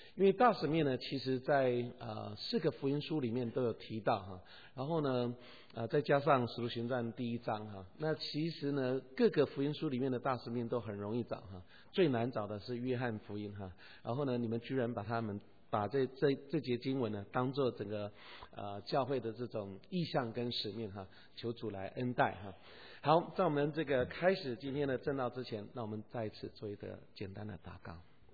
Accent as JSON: {"language": "Chinese", "country": "Taiwan", "moved": "as an adult", "lives_now": "United States", "said": "当时我从台湾来到美国念书的时候呢"}